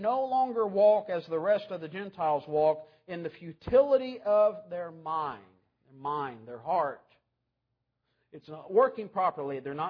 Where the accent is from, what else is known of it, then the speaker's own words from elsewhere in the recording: Arkansas, United States; When we had a garden when I was growing up in Arkansas, I think the only thing that we grew successfully was rocks.